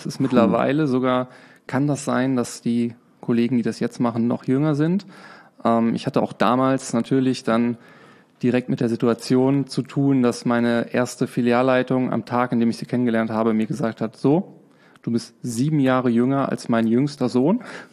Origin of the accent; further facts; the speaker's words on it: Trier, Rhineland-Palatinate, Germany; also born or lived in Dortmund; Also, geboren bin ich in Dortmund, zur Schule gegangen in Trier, studiert in Lörrach, danach gearbeitet im Ruhrgebiet.